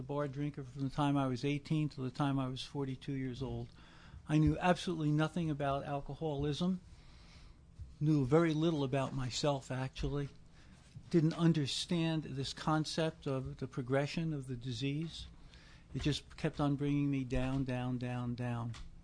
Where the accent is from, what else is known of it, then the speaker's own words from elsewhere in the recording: Elizabeth, New Jersey, United States; born there; I was born in Elizabeth, New Jersey.